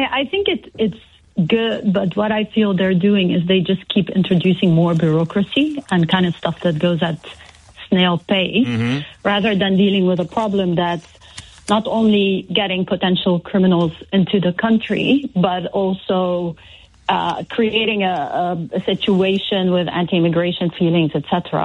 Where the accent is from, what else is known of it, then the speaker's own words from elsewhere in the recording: Lebanon; I'm originally from Lebanon.